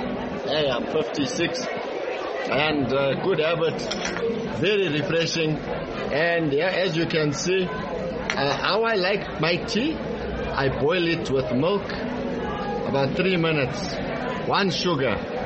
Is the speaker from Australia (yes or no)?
no; Bulawayo, Zimbabwe; from Bulawayo, Zimbabwe.